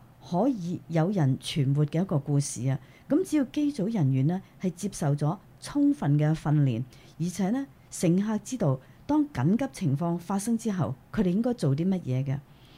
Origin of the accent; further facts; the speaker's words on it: United States; 另外呢就是我们美国人的美国的 American